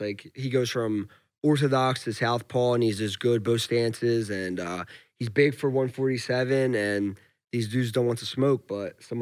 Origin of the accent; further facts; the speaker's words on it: United States; But I'm American. I'm American.